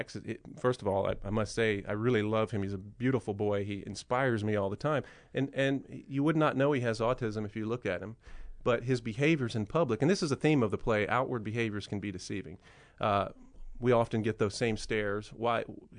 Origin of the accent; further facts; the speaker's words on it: Ruston, Louisiana, United States; now in Charlottesville, United States; I've got a massive campaign going on for me in my hometown of Ruston, Louisiana, here in Charlottesville